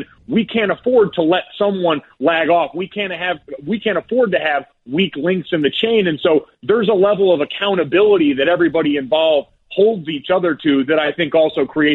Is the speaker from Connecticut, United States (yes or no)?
yes; Avon, Connecticut, United States; Like I grew up in Avon, Connecticut, one of the whitest places, super homogenous.